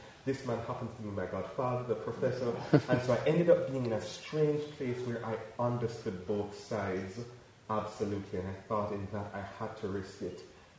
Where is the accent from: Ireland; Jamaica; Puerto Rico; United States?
Jamaica; That in being a Jamaican writer, I am necessarily lesser than a world writer